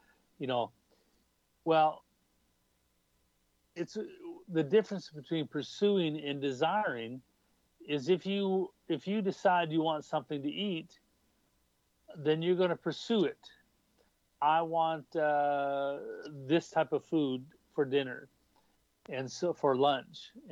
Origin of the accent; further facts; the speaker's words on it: Canada; now in United States; I've been blessed being a Canadian and an American, a Canadian living in America